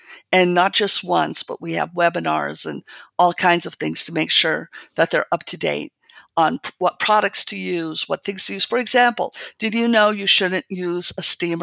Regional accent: Santa Fe, New Mexico, United States; I grew up here in Santa Fe. I went to Stanford. I went to Stanford Business School.

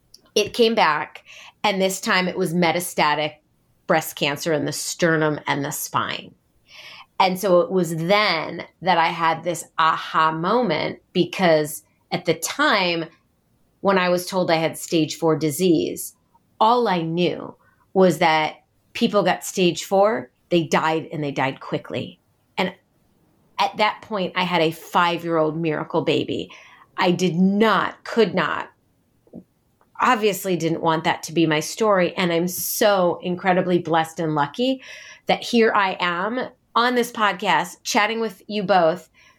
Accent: Midwest, United States; I grew up in the Midwest too, and moving now out to the East Coast, everybody calls it soda

